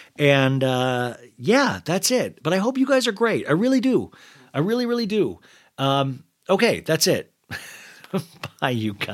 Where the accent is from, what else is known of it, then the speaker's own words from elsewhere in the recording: Kansas, United States; even growing up in Kansas, I was just so in love. I was in love with TV, definitely.